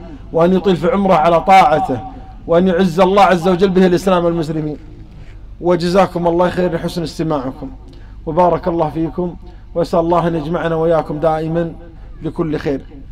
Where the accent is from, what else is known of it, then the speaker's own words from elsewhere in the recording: Qatar; الشباب عندنا في قطر